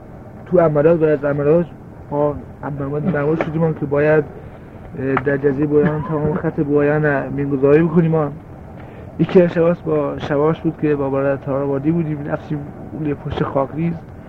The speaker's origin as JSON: {"language": "Persian", "region": "Kermanshah", "country": "Iran", "tie": "born there", "said": "من در سال 1342 متولد شدم از باختران."}